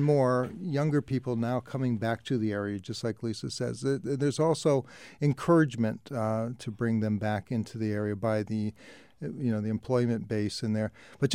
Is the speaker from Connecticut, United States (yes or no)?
yes; Connecticut, United States; born there; now in New Hampshire, United States; I was born in Connecticut, but I've always been a northern New Englander. And there's something about New Hampshire that is just so cool.